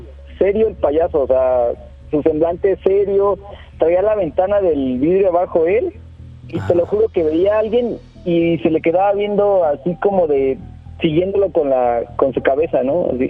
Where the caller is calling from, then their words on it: Mexico City, Mexico; De aquí, de la Ciudad de México.